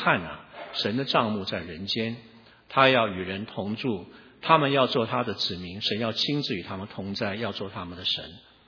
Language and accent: Chinese; Taiwan; now in California, United States; 那我要怎么介绍我自己呢？我是生长在台湾的广东人，我是现居加州的美国公民